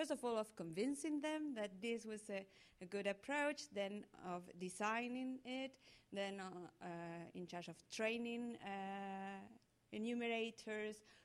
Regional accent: Argentina; I'm an economist from Argentina, feminist economist, I should say.

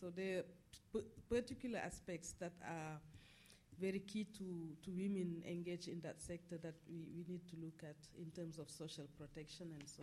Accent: Senegal; I'm from Senegal.

